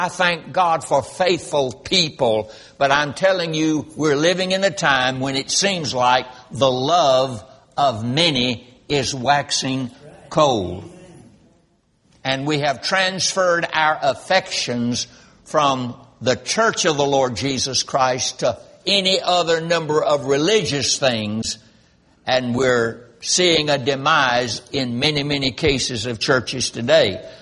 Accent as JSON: {"language": "English", "town": "Roxboro", "region": "North Carolina", "country": "United States", "tie": "born or raised there", "said": "I was brought up in Roxboro, North Carolina, raised there the first 20 years of my life."}